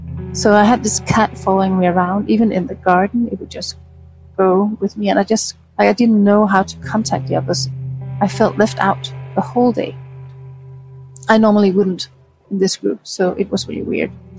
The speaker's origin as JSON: {"language": "English", "country": "Denmark", "said": "I'm from Denmark. I went to school in Paris, a school called the Shacklecock, it's a theater school"}